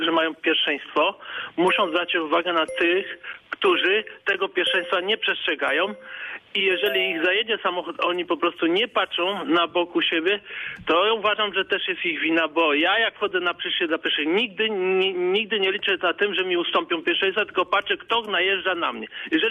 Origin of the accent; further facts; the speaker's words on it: Gorzów Wielkopolski, Lubusz Voivodeship, Poland; bo ja jestem z Gorzowa